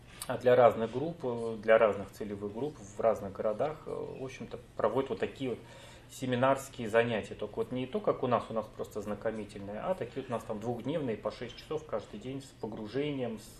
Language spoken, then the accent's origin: Russian; Saint Petersburg, Russia; Я из Санкт-Петербурга.